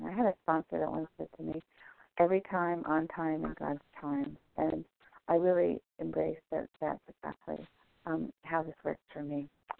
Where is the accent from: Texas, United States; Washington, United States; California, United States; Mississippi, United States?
Washington, United States; I'm from Washington State, traveling to New York today